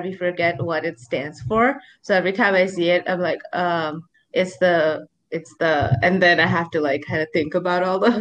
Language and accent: English; New York, United States; now in Texas, United States; So I'm from New York, right? When I was working in New York, the agencies I worked for, none of them required it. But when I moved to Texas, all the agencies were requiring it.